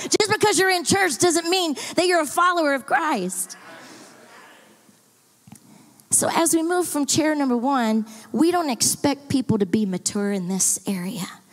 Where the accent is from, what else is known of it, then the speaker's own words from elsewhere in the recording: Dallas, Texas, United States; You know, I come from the South. I come from the Bible Belt of the Bible Belt. I've come from Dallas, Texas, which is the buckle of the Bible Belt. Right? I love my city.